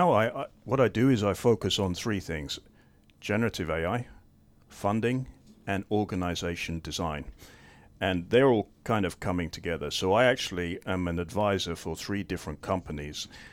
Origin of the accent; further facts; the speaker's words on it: Scotland, United Kingdom; also born or lived in Turku; now in Sotkaniemi, Finland; Well, I am British. Well, I'm half Scottish, 100% European. I have not lived in the UK for 24 years, so I'm very much a European guy.